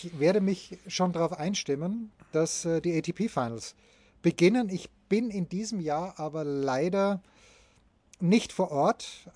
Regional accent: Austria; Aber ich bin ja Österreicher, ich habe meine Wehrpflicht erfüllt.

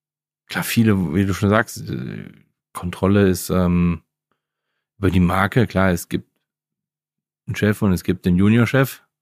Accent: Leverkusen, North Rhine-Westphalia, Germany; Also ich kenne das früher, wo ich Kind war. Ich komme aus Leverkusen

